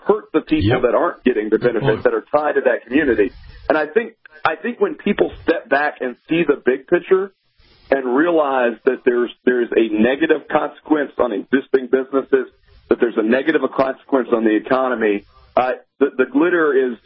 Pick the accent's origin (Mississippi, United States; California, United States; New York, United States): Mississippi, United States; But like in my home state of Mississippi, to your point, like every other state, they've engaged in this sort of race to the bottom mentality